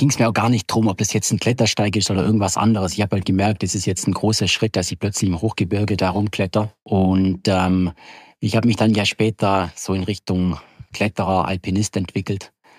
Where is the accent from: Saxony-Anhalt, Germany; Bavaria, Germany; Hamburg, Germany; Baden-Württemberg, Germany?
Baden-Württemberg, Germany; Reutlingen; also born or lived in Allgäu; now in Feldkirch, Austria; Ich bin aufgewachsen in Reutlingen, habe dann lange im Allgäu gelebt und wohne jetzt zusammen mit meiner kleinen Familie, meiner Frau und meiner kleinen Tochter in Vorarlberg in Feldkirch in Österreich.